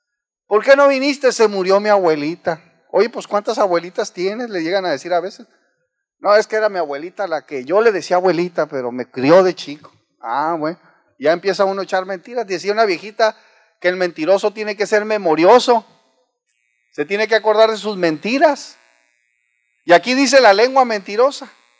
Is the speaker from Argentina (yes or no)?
no; Mexico; somos mexicanos y tenemos nuestro orgullo, morenitos y lo que ustedes quieran, no somos ni ojos verdes ni nada